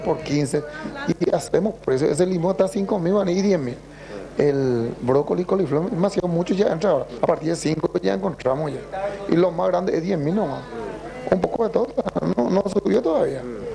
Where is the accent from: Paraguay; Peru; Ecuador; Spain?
Paraguay; Luque, Central; El Luque.